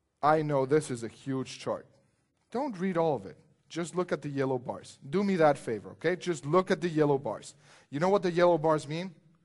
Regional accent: Mexico; I'm from Mexico, by the way, so I'll give you one small saying.

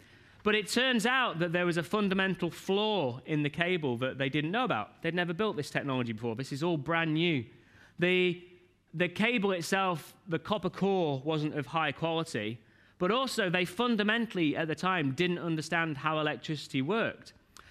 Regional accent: United Kingdom; I'm British.

